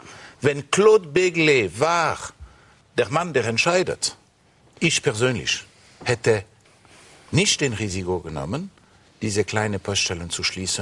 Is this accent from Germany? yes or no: no; Switzerland; first language French; German is a second language; da meine Muttersprache ist Französisch, nicht die korrekte Wörter gefunden.